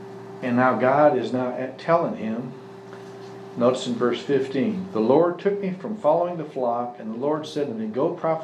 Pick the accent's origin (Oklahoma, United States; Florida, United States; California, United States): Oklahoma, United States; also born or lived in Iowa; She knew I was from Oklahoma. I didn't tell her I was born in Iowa.